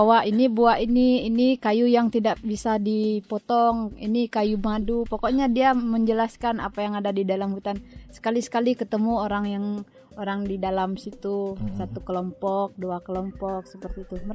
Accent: Kalimantan, Indonesia; Tapi saya menyadari lagi bahwa saya kan dari Kalimantan

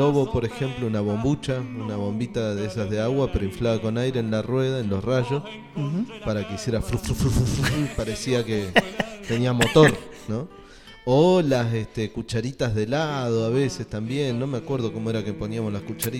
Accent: José C. Paz, Buenos Aires Province, Argentina; yo vivía en un barrio de chico, en una zona en el Gran Buenos Aires, en José Cepas.

